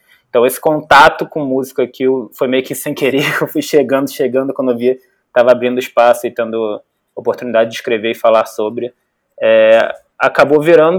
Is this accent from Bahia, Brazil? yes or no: no; Rio de Janeiro, Brazil; now in São Paulo, Brazil; eu sou um paulistano de pandemia, que vim passar um fim de semana e nunca mais voltei. Mas eu sou nascido e criado no Rio, em Jacarepaguá. Então, toda a minha formação de colégio, faculdade, foi por lá.